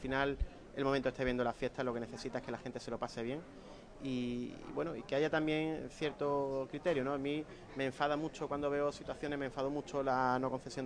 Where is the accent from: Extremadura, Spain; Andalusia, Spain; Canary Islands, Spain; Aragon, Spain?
Andalusia, Spain; Málaga; que como malagueño y después de haber probado todo tipo de cosas, que yo creo que tenemos que afianzar, y son los tiempos de la Feria Taurina con la Feria de Málaga, ¿vale?